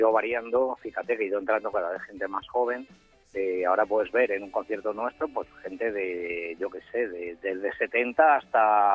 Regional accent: Madrid, Community of Madrid, Spain; yo nací en Madrid, he vivido toda mi vida en Madrid

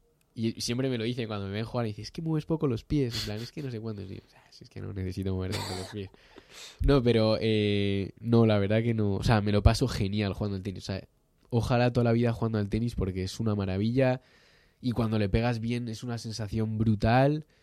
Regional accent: Castilla-La Mancha, Spain; Pues yo juego al frontón en mi pueblo. Tengo dos pueblos, los dos en Guadalajara, y jugaba ahí.

